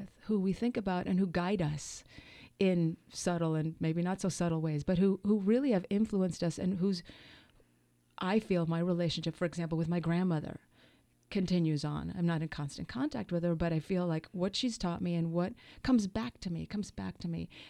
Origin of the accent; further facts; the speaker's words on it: Colombia; also born or lived in New York; now in Seattle, United States; Well, when I moved from New York, I'm Colombian. My heritage is Colombian. And I moved to Seattle.